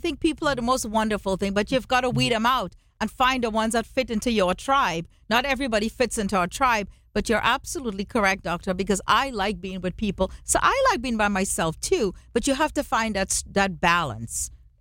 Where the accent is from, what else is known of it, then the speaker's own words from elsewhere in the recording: India; I'm blessed in that my husband is from the Middle East. I am Hindu. I'm Indian.